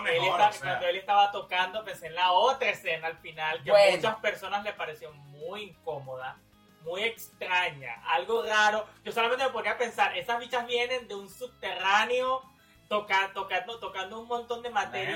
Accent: California, United States; A ver, y eso te lo dice yo que vengo de California.

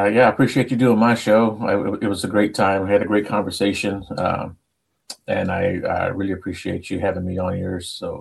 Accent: Houston, Texas, United States; Yeah, I was born and raised here in Houston, and I lived outside of San Antonio for a little bit, but I moved back here to Houston.

